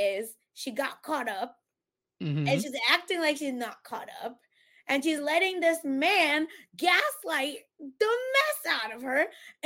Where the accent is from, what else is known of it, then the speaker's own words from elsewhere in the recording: Australia; I'm cheeky. I'm Australian.